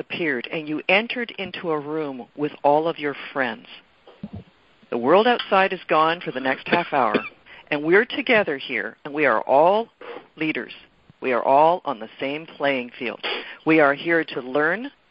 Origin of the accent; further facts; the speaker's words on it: Peterborough, Ontario, Canada; I'm your trainer on Wednesday mornings, and I hail from Peterborough, Ontario.